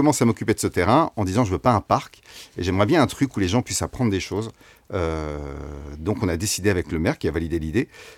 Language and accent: French; Île-de-France, France; Je suis parti de Seine-et-Marne où j'habitais quand j'étais enfant pour m'installer donc dans les Yvelines.